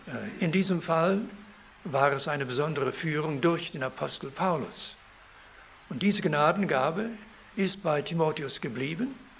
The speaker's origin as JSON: {"language": "German", "country": "Canada", "tie": "born or raised there", "said": "er wohnte in Kanada, wo ich aufgewachsen bin"}